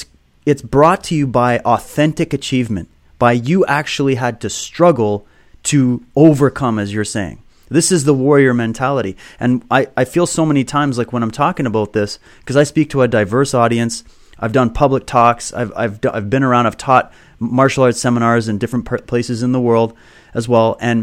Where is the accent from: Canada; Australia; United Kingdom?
Canada; I'm from Canada, right?